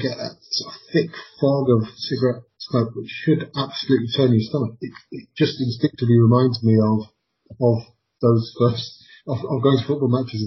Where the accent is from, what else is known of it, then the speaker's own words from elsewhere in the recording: North West England, United Kingdom; I grew up in Cheshire, and it was, well.